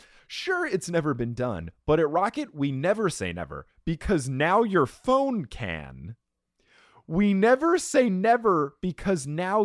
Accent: Manhattan, New York, United States; Because I'm a Manhattan

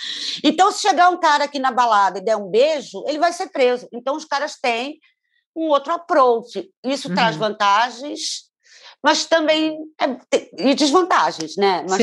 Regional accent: Rio de Janeiro, Brazil; Eu sou muito branca e sou carioca.

